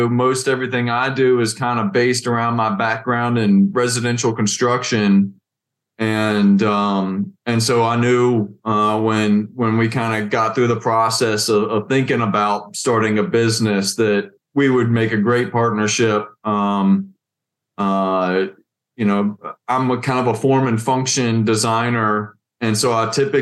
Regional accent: Harrisonburg, Virginia, United States; also born or lived in Wilson, North Carolina; I was not born in the Shenandoah Valley. My parents had spent most of their childhood in Harrisonburg, moved away. I was born in Wilson, North Carolina, and my family relocated to Harrisonburg in 1987.

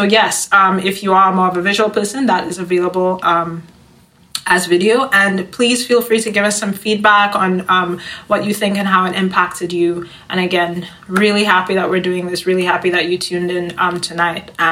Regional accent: St. Lucia; now in Chicago, United States; I'm from St. Lucia, which is a Caribbean island. If nobody knows where that is, I'm currently here in Chicago studying music

